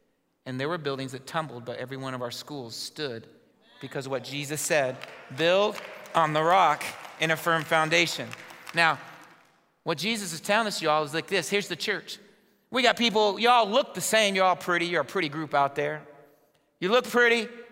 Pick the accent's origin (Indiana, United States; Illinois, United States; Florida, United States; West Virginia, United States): Indiana, United States; I grew up in Indiana. We experienced earthquakes.